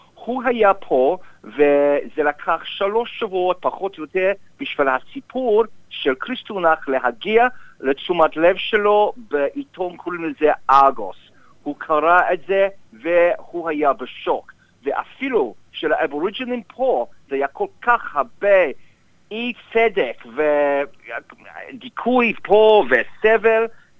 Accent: Australia; Hebrew is a second language; אני אוסטרלי, אני יהודי, וכל הדורות של המשפחות של אבים ודודים הם פה במלבורן

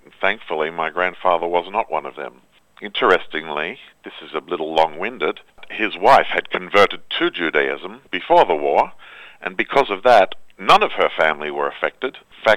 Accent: Sydney, New South Wales, Australia; I grew up in Sydney with my grandparents, my grandmother, my grandfather.

